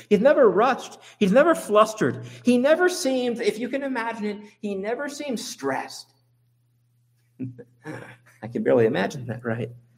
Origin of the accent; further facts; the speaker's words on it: United States; when I grew up in Louisiana, Mississippi